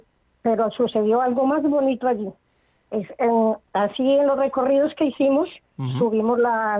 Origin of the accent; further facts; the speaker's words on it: Colombia; now in San Sebastián, Spain; Soy de Colombia, hace 20 años estoy acá.